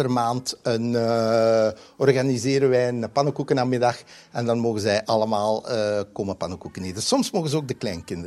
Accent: Flanders, Belgium; now in Brussels, Belgium; ik ben oorspronkelijk van West-Vlaanderen. Naar Brussel komen was op dit gebied een zeer grote verrijking.

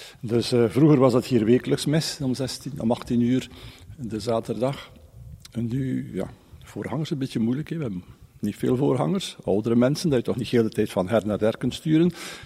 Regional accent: Bruges, Flanders, Belgium; Wij zijn nog opgegroeid in het Franse profonde, met het, waar de kerk en centraal en het geloof centraal stonden. Wij hebben dat een beetje behouden. En als Bruggelingen, veel Bruggelingen kiezen altijd ergens voor in hun geloof.

